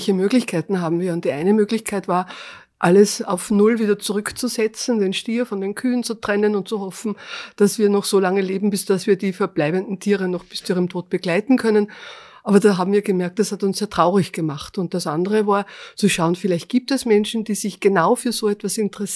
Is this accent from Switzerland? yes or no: no; Perg, Upper Austria, Austria; Wir sind aus der Region, aber nicht aus Windhag. Wir kommen aus Perg, das ist 10 Kilometer weg